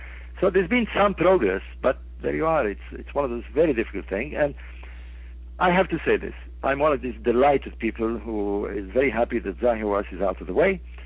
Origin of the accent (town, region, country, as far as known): Alexandria, Alexandria Governorate, Egypt